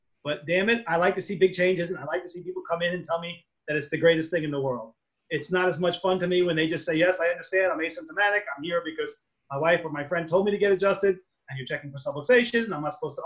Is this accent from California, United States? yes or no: no; New York, United States; I'm a New Yorker, so you get a lot of arrogant people, big attitude